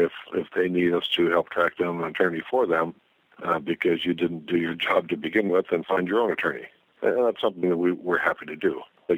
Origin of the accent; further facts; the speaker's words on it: Washington, United States; a lot of states, in fact, my home state of Washington has this law that you cannot verbally record somebody unless they know that they're being recorded.